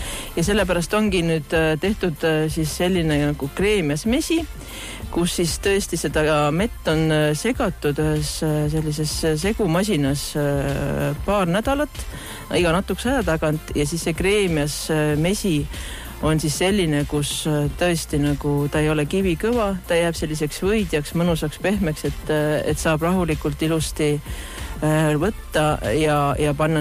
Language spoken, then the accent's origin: Estonian; Tallinn, Harju County, Estonia; me ise oleme olnud tallinlased, siuksed linna inimesed oma perekonnaga, aga meil on olnud ja suve kodumaal. Hiiumaal täpsemalt Kassari saarel ja siis Sireli talus